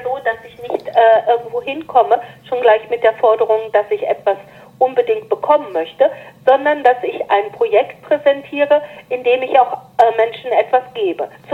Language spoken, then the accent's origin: German; Germany; ich bin Deutsche, ich bin 53 Jahre alt und muss immer wieder ganz erstaunt feststellen, um nicht zu sagen entsetzt festzustellen, dass ich mein Land kaum kenne.